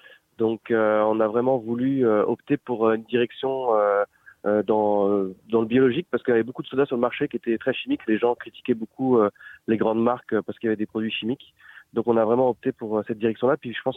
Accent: Brittany, France; Je suis originaire de la Bretagne.

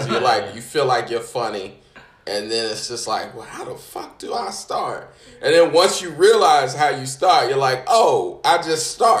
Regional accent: Indiana, United States; I'm from Indiana, so we gotta know

